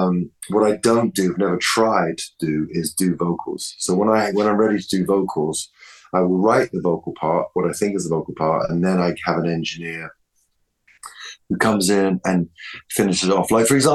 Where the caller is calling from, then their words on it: California, United States; My studio in California, in the United States of America.